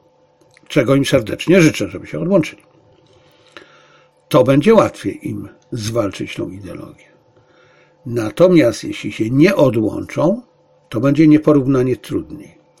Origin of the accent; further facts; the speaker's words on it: Zabrze, Silesian Voivodeship, Poland; ja urodziłem się w Zabrzu, wychowałem się w Zabrzu, przez 23 lata mieszkałem w Zabrzu.